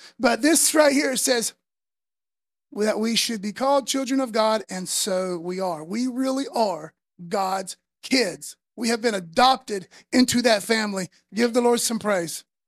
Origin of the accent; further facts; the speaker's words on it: United States; Like the rights I enjoy as an American is because some people died on the battlefield a long time ago.